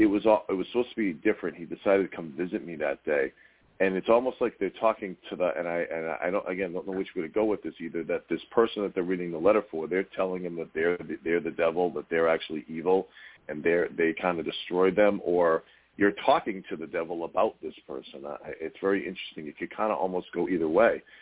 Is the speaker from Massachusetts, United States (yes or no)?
yes; Boston, Massachusetts, United States; accent: Boston; I just said stars, my Boston accent.